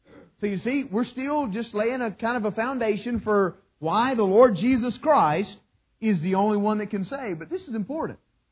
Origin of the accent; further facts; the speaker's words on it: the South, United States; I'm from the South. Y'all don't hear half of my expressions.